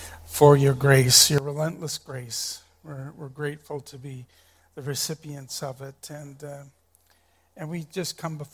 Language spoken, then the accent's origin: English; Ontario, Canada; When I was growing up in Ontario, I remember countless trips to Midland, Ontario, where they have maple trees, tons of maple trees.